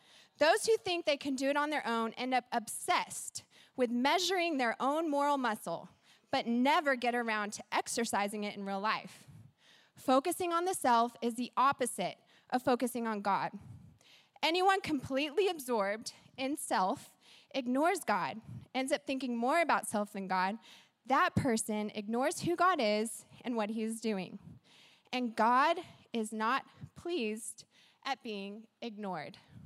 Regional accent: Texas, United States; I grew up in the church, and my husband and I moved here from the South. We're from Texas

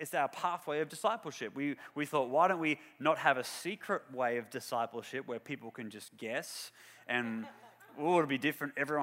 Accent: Australia; accent: Australian; God, I pray that I will speak clearly with my Australian accent.

